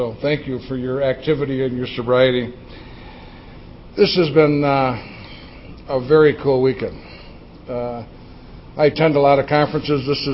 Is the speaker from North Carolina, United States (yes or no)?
no; Saint Paul, Minnesota, United States; I'm from a large Catholic family. I grew up in St. Paul, Minnesota. We had large Catholic clans.